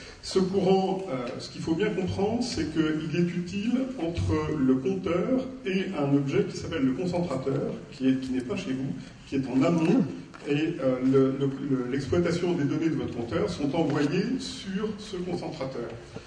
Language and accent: French; Paris, Île-de-France, France; now in Quiberon, France; je suis parisien et je vais passer tout l'été à Quiberon, où on est installé depuis décembre 2015